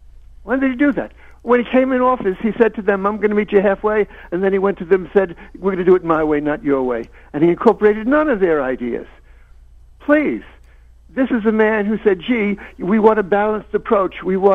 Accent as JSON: {"language": "English", "town": "Brooklyn", "region": "New York", "country": "United States", "tie": "born or raised there", "said": "I was born and raised in Brooklyn, and everyone around me was a socialist or a liberal."}